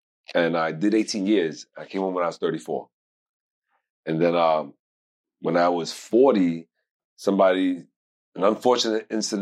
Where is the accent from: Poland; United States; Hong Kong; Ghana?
Hong Kong; born there; Oh, no. I wasn't even born in America.